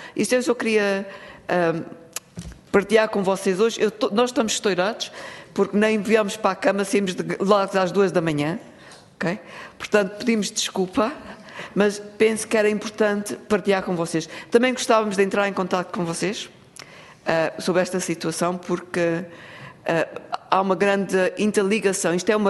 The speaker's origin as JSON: {"language": "Portuguese", "country": "South Africa", "said": "Eu venho da África do Sul, portanto, sanctions, reverse engineering."}